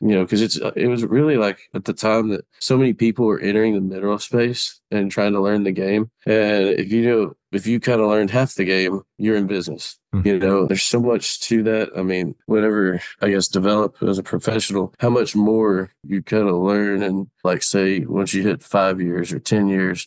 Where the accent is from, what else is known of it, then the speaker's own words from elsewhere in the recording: Colleyville, Texas, United States; I actually spent most of my childhood in Colleyville, Texas, a suburb of the Dallas-Fort Worth area